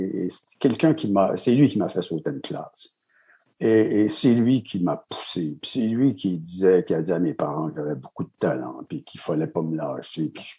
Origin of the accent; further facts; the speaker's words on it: Montreal, Quebec, Canada; C'est Notre-Dame-de-Grâce. Écoutez, c'est Snowdon qui est une partie, la partie pauvre de Notre-Dame-de-Grâce.